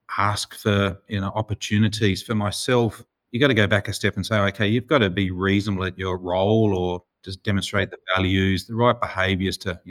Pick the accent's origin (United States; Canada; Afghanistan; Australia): Australia; Perth, Western Australia; Commonwealth Bank being Sydney head office bound and I'm from Perth